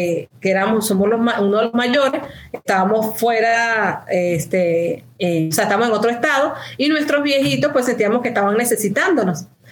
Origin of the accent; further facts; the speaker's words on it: Caracas, Capital District, Venezuela; moved away as an adult; also born or lived in Barquisimeto; soy de Caracas, nací en Caracas, mi esposo y yo nacimos en Caracas, pero nos fuimos, después que nos casamos, nos fuimos a Barquisimeto